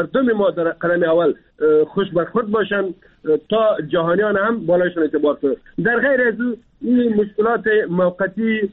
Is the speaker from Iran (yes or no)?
no; Afghanistan; ما افغان هستیم، ما مسلمان هستیم